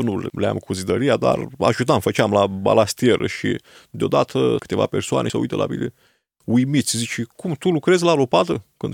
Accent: Deva, Hunedoara County, Romania; born there; cum am fost născut la Deva

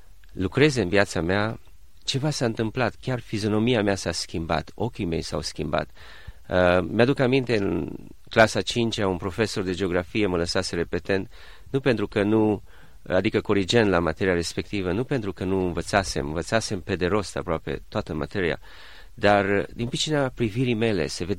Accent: Timișoara, Timiș County, Romania; pentru că am fost crescut în Timișoara și, într-adevăr, fiind numai singur la părinți, mama lucra.

